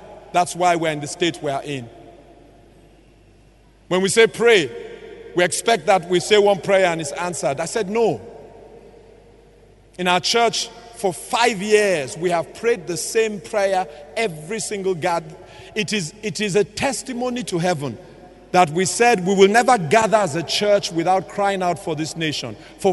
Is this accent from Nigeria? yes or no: yes; Nigeria; I say, I'm Nigerian. I'm African. We have a thick skin.